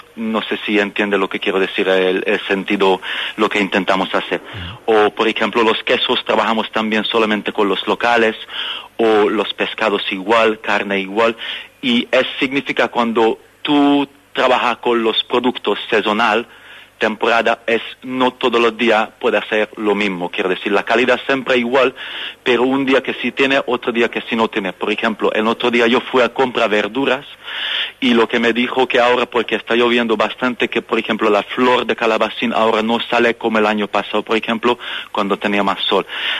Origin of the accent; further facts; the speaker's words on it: Hungary; Spanish is a second language; also born or lived in London; now in Menorca, Spain; yo soy originalmente de Hungría, soy húngaro, pero he vivido en Londres como casi 14 años y toda mi vida pasaba en Londres, así prácticamente.